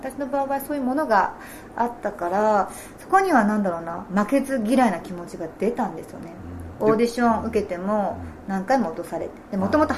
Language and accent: Japanese; Hokkaido, Japan; 私北海道出身 で、